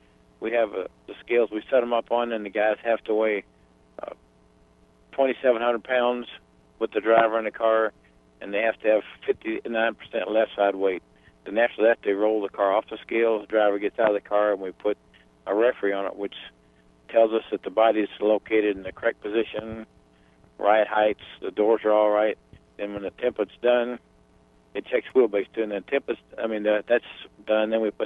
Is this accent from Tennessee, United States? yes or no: yes; Tennessee, United States; now in Wisconsin, United States; although I was from Tennessee. And then I moved up to Wisconsin and got involved again with some racers, and now you've got me, you know. And being I was a Southerner